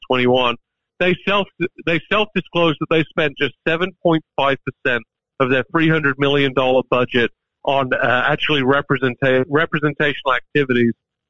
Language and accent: English; Birmingham, West Midlands, United Kingdom; now in United States; So I was born and raised in Birmingham, England. It's a horrible place. Don't go there.